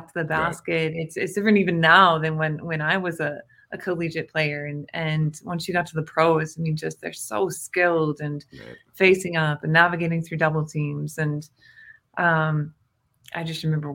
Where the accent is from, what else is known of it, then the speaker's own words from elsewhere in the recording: Indiana, United States; But growing up in Indiana, I mean, everyone has a hoop, right?